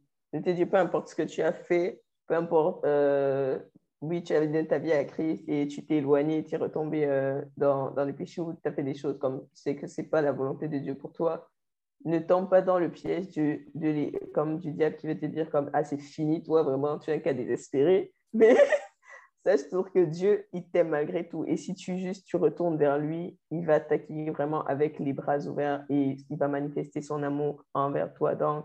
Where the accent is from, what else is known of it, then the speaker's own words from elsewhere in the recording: Cameroon; Cameroonian 100% all the way.